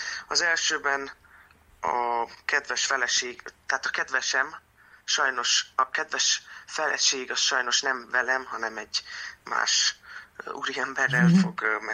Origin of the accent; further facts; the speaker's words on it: Târgu Mureș, Mureș County, Romania; moved away; én Erdélyből, Marosvásárhelyről, mikor Budapestre kerültem a tanulmányaim során